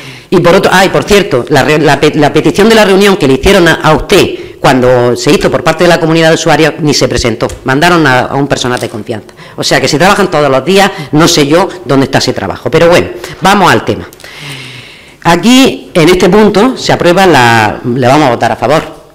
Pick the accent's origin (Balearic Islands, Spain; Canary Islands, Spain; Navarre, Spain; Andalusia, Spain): Andalusia, Spain; Níjar; me preocupa mi tierra y defiendo mi tierra